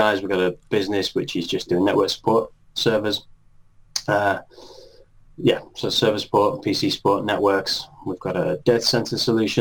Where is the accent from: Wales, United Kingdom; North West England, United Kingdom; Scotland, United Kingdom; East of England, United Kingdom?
North West England, United Kingdom; Manchester; now in Sheffield, United Kingdom; I'm from Manchester originally in England, but I'm at Sheffield now, so a bit further east.